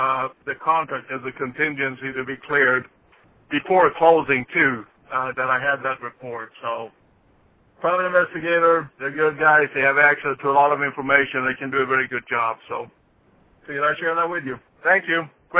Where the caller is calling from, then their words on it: Michigan, United States; I'm calling you from Michigan.